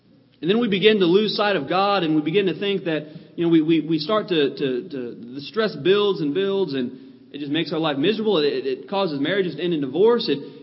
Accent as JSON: {"language": "English", "town": "Louisville", "region": "Kentucky", "country": "United States", "said": "You know, I'm from the big city. I'm from Louisville, and I'm used to a very fast-paced way of life."}